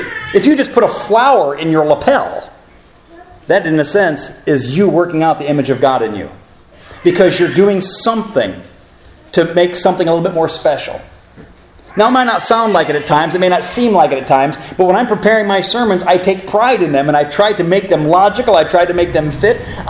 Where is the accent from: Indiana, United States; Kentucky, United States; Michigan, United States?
Indiana, United States; Elkhart; in my hometown of Elkhart, Indiana, I'm not sure what it is now, but the unemployment rate was up to 18 to 20%.